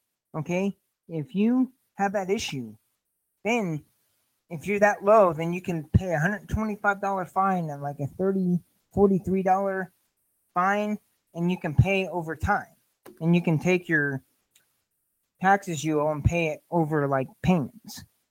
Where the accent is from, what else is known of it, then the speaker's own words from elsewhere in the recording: United States; I'm just an American that pays my taxes.